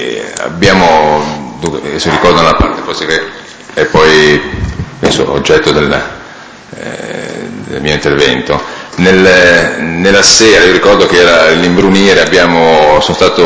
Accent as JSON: {"language": "Italian", "town": "Genoa", "region": "Liguria", "country": "Italy", "tie": "born there", "said": "Sono nato a Genova il 2/11/62."}